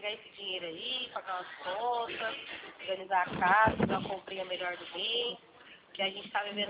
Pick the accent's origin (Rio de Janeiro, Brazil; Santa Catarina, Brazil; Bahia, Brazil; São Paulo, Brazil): São Paulo, Brazil; Presidente Prudente; Eu sou aqui de Prudente. Tô pertinho de vocês.